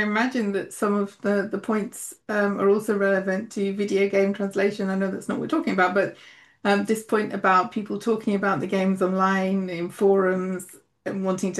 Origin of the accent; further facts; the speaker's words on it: England, United Kingdom; As an English person isn't going to argue, my Portuguese is better than